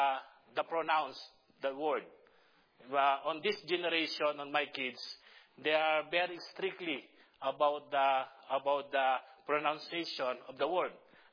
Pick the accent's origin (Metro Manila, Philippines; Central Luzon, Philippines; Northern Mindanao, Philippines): Metro Manila, Philippines; Manila; we're going back on my hometown in the city of Manila.